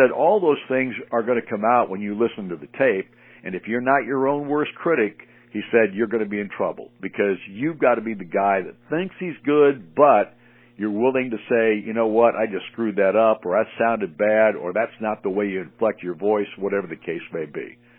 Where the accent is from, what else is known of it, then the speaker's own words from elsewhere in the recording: Mendota, Illinois, United States; I'm from Mendota. I'm working in Otto, Illinois.